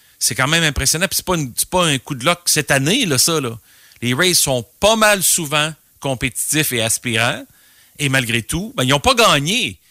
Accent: Trois-Rivières, Quebec, Canada; Puis, écoute, j'ai grandi à Trois-Rivières.

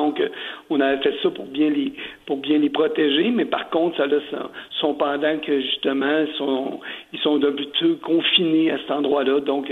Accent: Quebec, Canada; ça peut peut-être amener la télé américaine chez nous, en Mauricie.

